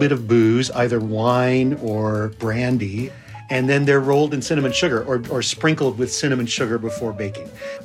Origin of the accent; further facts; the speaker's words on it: New Mexico, United States; Bizcochitos were one of the foods that I held onto even throughout the many decades that I was away from New Mexico. I live back here now